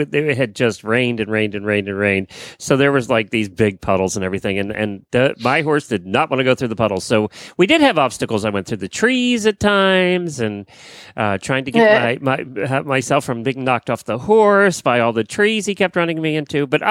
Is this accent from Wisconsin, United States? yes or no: no; Ocala, Florida, United States; from Ocala, Florida.